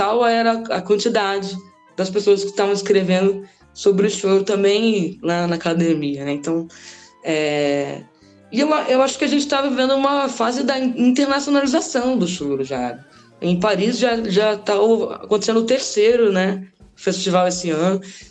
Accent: Rio de Janeiro, Brazil; Eu sou do Rio, então eu estudei na escola Portátil.

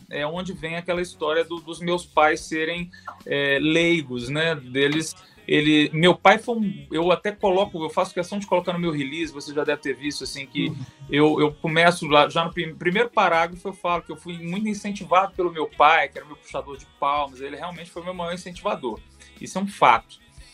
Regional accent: Governador Valadares, Minas Gerais, Brazil; also born or lived in Ponte Nova; eu nasci em Ponte Nova, mas passei a minha infância em Governador Valadares, que é no leste de Minas, uma cidade muito grande.

